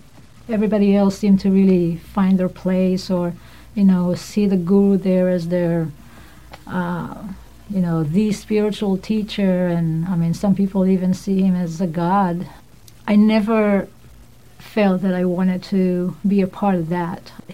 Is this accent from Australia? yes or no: no; Israel; I grew up in Israel, secular family.